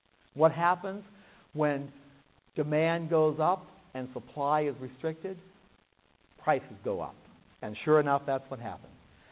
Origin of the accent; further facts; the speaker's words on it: Pittsburgh, Pennsylvania, United States; moved away as an adult; now in California, United States; I moved away from Pittsburgh and live here in California.